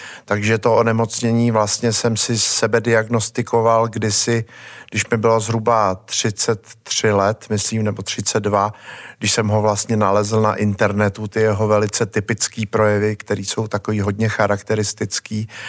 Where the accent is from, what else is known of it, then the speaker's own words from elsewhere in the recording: Čelákovice, Central Bohemian Region, Czechia; Já jsem se narodil v Brandýse nad Labem v porodnici a od dětství žiju v Čelákovicích. To je takový krásný malý městečko za Prahou, který je jako co by dohodil kamenem vlastně do Prahy